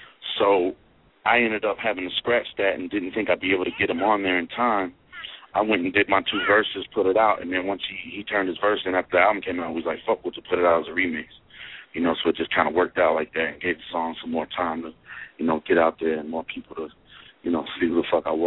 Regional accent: Waynesburg, Pennsylvania, United States; born there; I'm from, I was born in Waynesburg, so about an hour and a half.

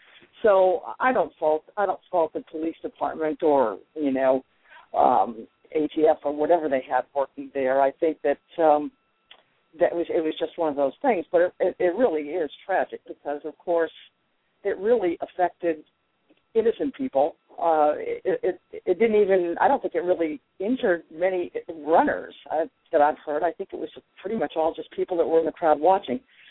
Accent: Massachusetts, United States; also born or lived in Vermont; Yes, I was raised in Massachusetts. I was born in Vermont, but raised in Massachusetts.

